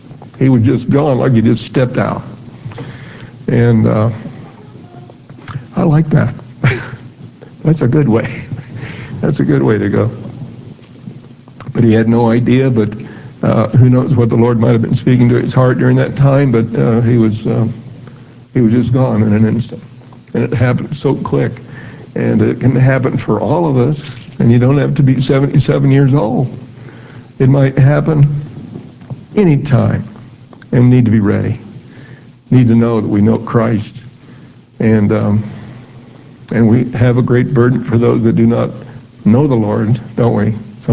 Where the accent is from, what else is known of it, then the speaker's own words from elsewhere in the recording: Kansas, United States; And he had a farm in Kansas. I'm from Kansas, a little farm there, farm community, and near Wichita.